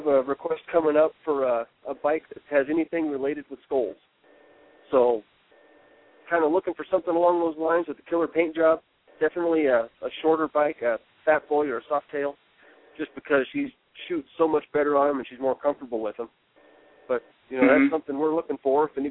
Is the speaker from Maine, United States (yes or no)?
no; South Dakota, United States; Of course, I'm down here from South Dakota, so I'm still trying to learn the ropes of who and what all's going on.